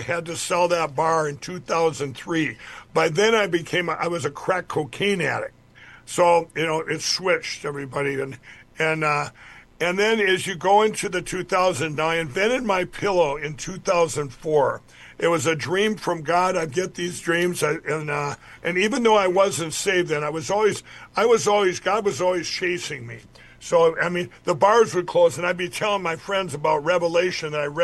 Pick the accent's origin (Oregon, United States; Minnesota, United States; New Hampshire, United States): Minnesota, United States; Chaska; also born or lived in Mankato, United States; I was born in Mankato, Minnesota, but my mom and dad divorced. Divorces weren't common. I was 7 years old. I got moved to Chaska.